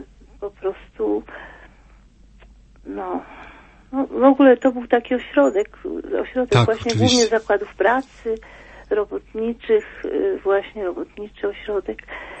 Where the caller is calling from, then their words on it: Wrocław, Lower Silesian Voivodeship, Poland; Ja z Wrocławia dzwonię.